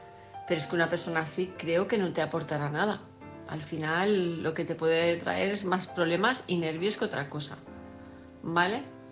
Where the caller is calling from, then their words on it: Palma de Mallorca, Balearic Islands, Spain; de Palma de Mallorca